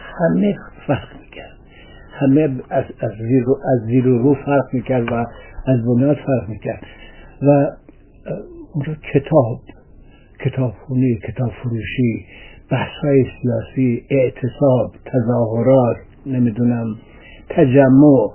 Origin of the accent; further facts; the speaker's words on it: Sanandaj, Kurdistan, Iran; متولد سال 1327 و در سنندج به دنیا آمدم. تشکیلات ابتدایی و متوسط رو در سنندج گذراندم.